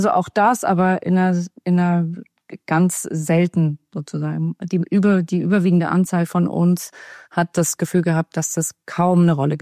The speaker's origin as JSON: {"language": "German", "region": "Baden-Württemberg", "country": "Germany", "tie": "born or raised there", "also_born_or_lived": "Lesotho", "said": "meine Schulzeit habe ich in der Nähe von Stuttgart verbracht."}